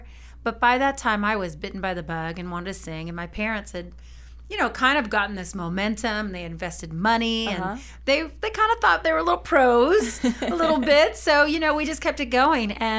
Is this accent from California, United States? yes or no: yes; Norwalk, California, United States; In Norwalk, California.